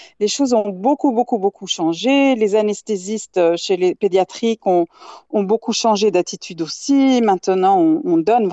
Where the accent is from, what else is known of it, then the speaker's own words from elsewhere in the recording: Geneva, Switzerland; Vous savez, vous disiez que je viens de Genève.